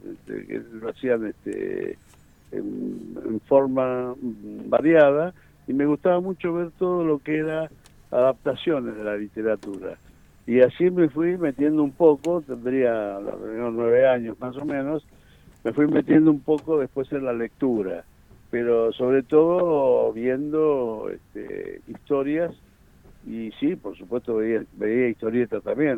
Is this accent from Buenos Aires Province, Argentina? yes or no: yes; Ramos Mejía, Buenos Aires Province, Argentina; Éramos todos del barrio, de la zona. Yo soy del límite de Ramos Mejía con Aedo